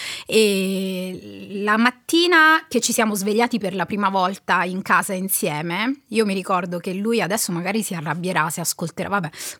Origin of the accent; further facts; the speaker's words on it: Campobasso, Molise, Italy; born there; also born or lived in Perugia; now in Rome, Italy; Sono nata a Campobasso, ho fatto l'università a Perugia, uh-huh, una volta che ho finito l'università mi sono trasferita a Roma